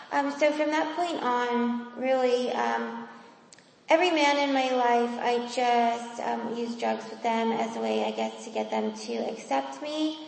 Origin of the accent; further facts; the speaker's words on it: Shamokin, Pennsylvania, United States; I'm 31 years old, and I'm from Shamokin, Pennsylvania, and I've been in Teen Challenge for 10 months.